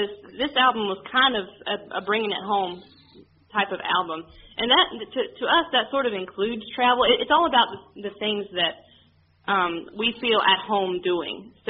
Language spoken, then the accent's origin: English; Lexington, North Carolina, United States; I was born and raised in Lexington, North Carolina. It's a small, you know, small-town America